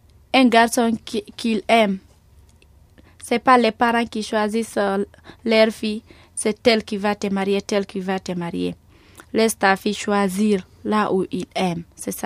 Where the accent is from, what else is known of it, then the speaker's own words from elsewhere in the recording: Guinea; J'ai grandi en Guinée, oui.